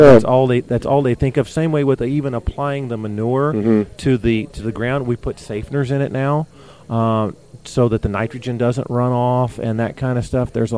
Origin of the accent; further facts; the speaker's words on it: Illinois, United States; I am actually from Illinois in the United States.